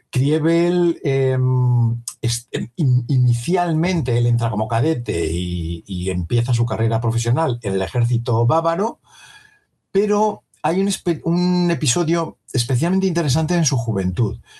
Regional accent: Spain; los que somos españoles

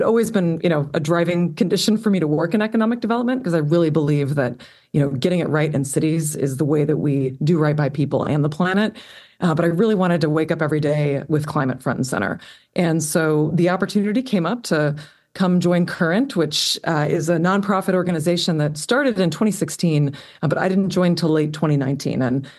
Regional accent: Illinois, United States; So I am a lifelong resident of the Great Lakes region. I was born here in Illinois, grew up here, and have been working most of my career in Chicago.

